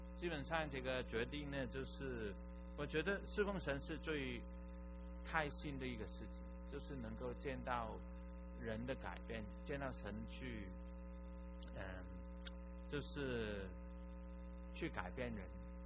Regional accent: Hong Kong; first language Cantonese; Chinese is a second language; 我是从香港来的呢，我出生在香港，那么所以你听我讲普通话呢，我常告诉人我的普通话就是普普通通简直，就因为我一直以来都是讲粤语的嘛，在香港

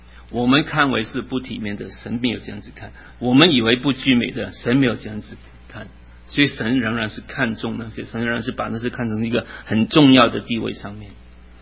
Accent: China; now in United States; 我们在美国，我特别在中国长大也是一样

